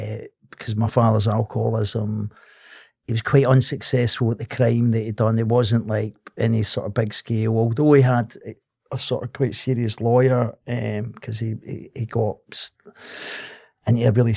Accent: Glasgow, Scotland, United Kingdom; I grew up in Glasgow, born into a sort of family, where a Catholic family, really, in Glasgow, where of sort of Irish descent.

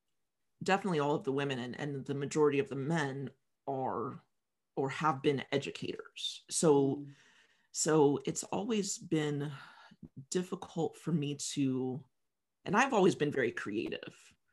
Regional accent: United States; as a Black woman growing up in the United States and growing up with my family in particular

